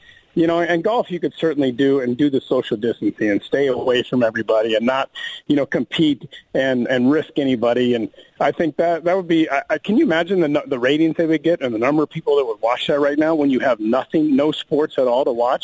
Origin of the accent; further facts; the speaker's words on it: Tampa, Florida, United States; After, obviously, Tampa's my hometown. That's where I grew up. I went to high school a mile from the stadium, though.